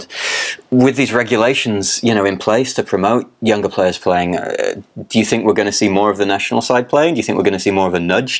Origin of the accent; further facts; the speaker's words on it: Yorkshire and the Humber, United Kingdom; I am from Yorkshire